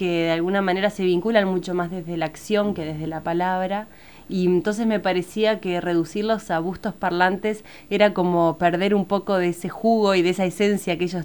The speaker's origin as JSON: {"language": "Spanish", "region": "Salto", "country": "Uruguay", "said": "yo decidí filmarlo en Salto, que es de donde vengo"}